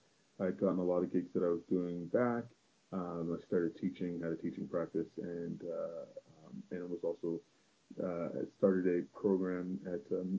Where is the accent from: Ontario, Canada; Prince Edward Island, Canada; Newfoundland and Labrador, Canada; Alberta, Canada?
Ontario, Canada; Toronto; sort of growing up in Toronto, I had wanted to live in other places as well, see the world.